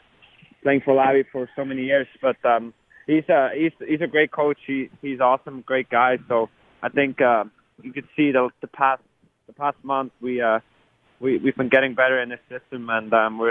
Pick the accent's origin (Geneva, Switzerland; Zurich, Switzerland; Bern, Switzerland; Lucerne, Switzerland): Bern, Switzerland; I grew up in Bern, and I used to watch my hometown team